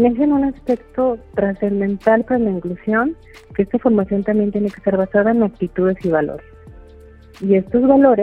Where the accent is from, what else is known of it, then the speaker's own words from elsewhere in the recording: Aguascalientes, Mexico; Yo soy aquí originaria de Aguascalientes